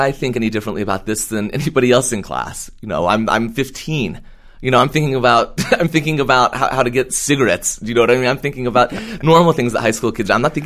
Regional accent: Appalachia, United States; I grew up in Appalachia on the Virginia-West Virginia border.

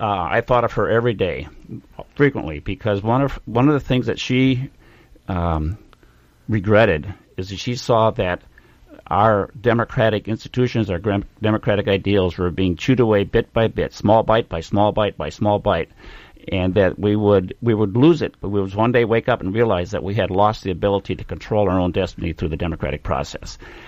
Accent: Wisconsin, United States; people know that I'm from Wisconsin

